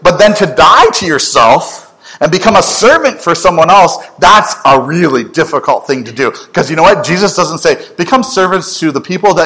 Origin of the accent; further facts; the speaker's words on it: the South, United States; accent: southern; Y'all, I'm using y'all. My southern accent coming out.